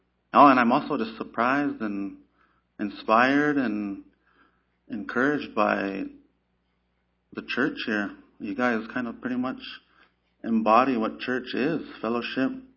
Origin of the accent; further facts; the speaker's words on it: Montana, United States; from Croatian Sea, Montana